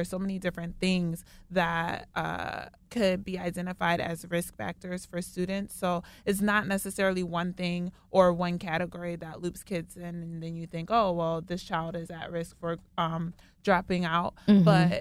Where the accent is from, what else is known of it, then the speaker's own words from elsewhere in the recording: Philadelphia, Pennsylvania, United States; growing up in Philly, I just drove through Delaware, never really spent a lot of time there. But now since living and working there